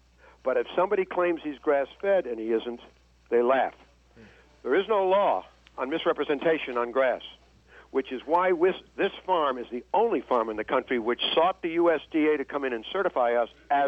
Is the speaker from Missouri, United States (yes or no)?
yes; Missouri, United States; And my answer is, I'm from Missouri, show me.